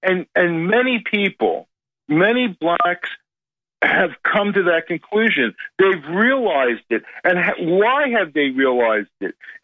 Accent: United States; If I'm an American, how can I be a minority? I am the majority. I'm an American.

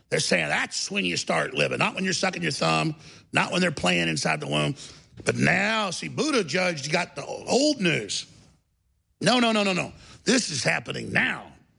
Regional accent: Dallas, Texas, United States; I remember growing up in Dallas, and my dad works in the medical field.

